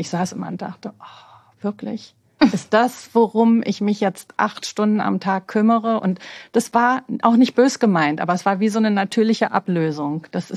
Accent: Berlin, Germany; ich bin ja gebürtige Berlinerin, so eine richtig echte Berliner Pflanze. Mhm. Bin am Kotti groß geworden

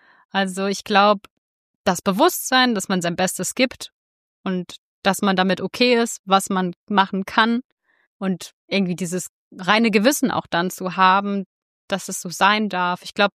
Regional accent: Saarland, Germany; wie ich aufgewachsen bin als Saarländerin in halt einer Arbeiterfamilie

